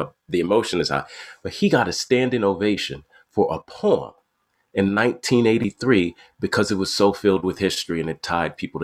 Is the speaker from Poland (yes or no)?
no; Illinois, United States; born there; Jonathan was born in Alabama. I was born in Illinois. After my parents had moved there